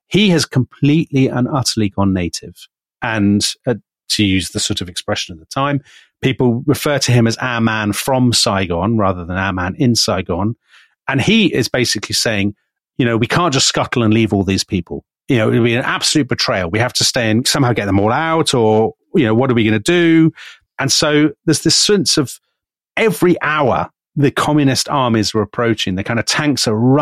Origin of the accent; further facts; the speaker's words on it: United Kingdom; And as a Brit, I suppose American listeners would say it's easy for you to say.